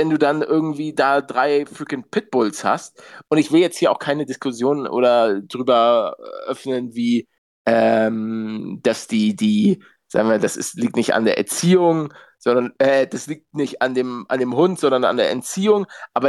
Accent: Hamburg, Germany; Also, Hamburger Osten. Also da gibt's halt Jenfeld, Bildstedt.

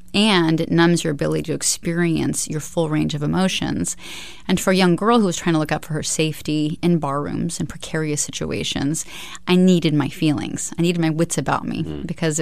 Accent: Alaska, United States; I was raised in Alaska. My family were pioneers, so they helped settle the state before it was a state.

